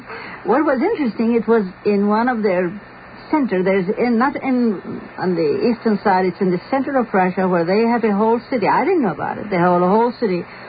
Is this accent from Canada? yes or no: no; Beirut, Beirut Governorate, Lebanon; I come from Beirut, Lebanon, from Turkey.